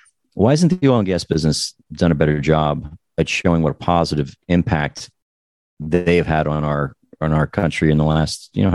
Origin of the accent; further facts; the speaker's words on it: New Jersey, United States; born there; also born or lived in Colorado / New York City; I was born in New Jersey. I had to go to undergrad out in Colorado, but I lived in New York City from 1996 to about 2007.